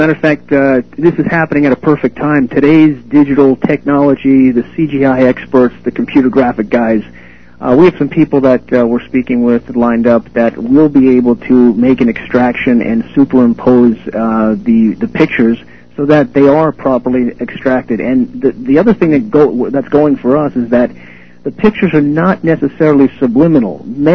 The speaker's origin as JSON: {"language": "English", "region": "New York", "country": "United States", "tie": "born or raised there", "said": "And I grew up in New York, tremendous Jewish population, Protestant population, Muslims, all of the religions."}